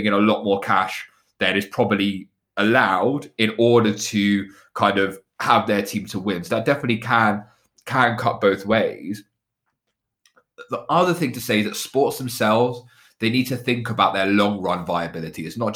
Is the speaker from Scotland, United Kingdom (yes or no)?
no; Luton, East of England, United Kingdom; I grew up in Luton